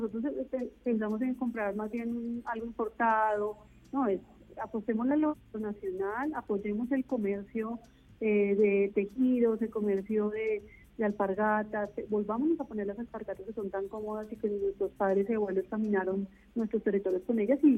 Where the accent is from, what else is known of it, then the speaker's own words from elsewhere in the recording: Colombia; en esa identidad que nos junta, que nos une como colombianos y colombianas.